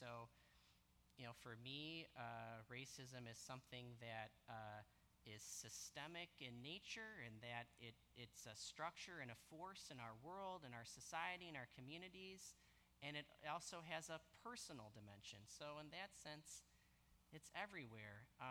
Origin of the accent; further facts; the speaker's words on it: Westland, Michigan, United States; Growing up in Westland, as a little kid, I was playing with a neighbor kid, and he proceeded to start … right, in reference to my Mexican background.